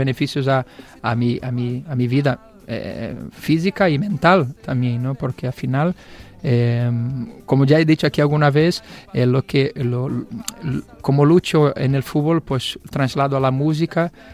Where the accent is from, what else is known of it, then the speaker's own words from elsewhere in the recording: Rio de Janeiro, Brazil; first language Portuguese; Spanish is a second language; Pero soy de Río de Janeiro, que tú vas a otro sitio de Brasil y a lo mejor lo dicen de otra forma.